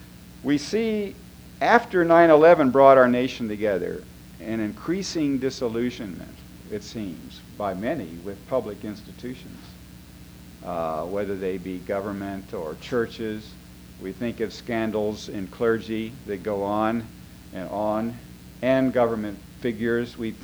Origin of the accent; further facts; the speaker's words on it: Midwest, United States; I come from the Midwest, where there's so many who have been put out of work with the outsourcing of factories